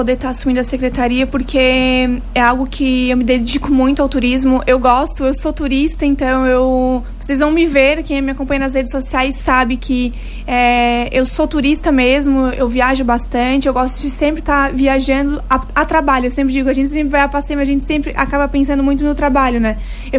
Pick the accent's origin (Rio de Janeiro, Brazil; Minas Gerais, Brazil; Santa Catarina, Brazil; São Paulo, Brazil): Santa Catarina, Brazil; Lauro Müller; Lauro Miller, essa cidade a qual eu nasci, né, eu sou natural aqui de Lauro Miller, me criei aqui nas ruas do Cairu, na casa dos meus avós